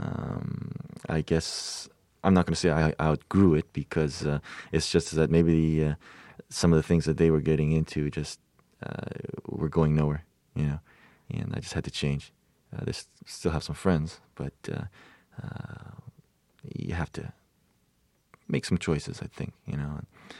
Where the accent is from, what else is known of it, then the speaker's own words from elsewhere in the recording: Hawaii, United States; Well, growing up in Hawaii, Japanese, there's 77% of the population there.